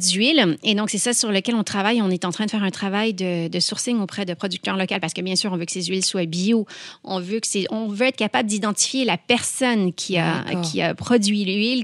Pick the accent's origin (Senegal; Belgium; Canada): Canada; on a un pied en France avec l'accent, vous avez bien compris, je suis canadienne.